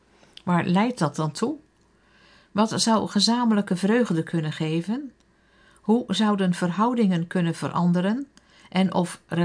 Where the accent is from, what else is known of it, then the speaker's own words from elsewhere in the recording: Delft, South Holland, Netherlands; Ik kom uit Delft, uit een beetje zwaar nest, de Gereformeerde Bond.